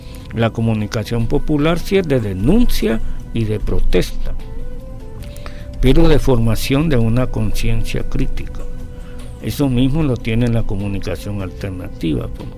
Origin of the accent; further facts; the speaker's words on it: El Salvador; nos retrata de cuerpo entero como somos los salvadoreños vistos allá en el exterior, pues.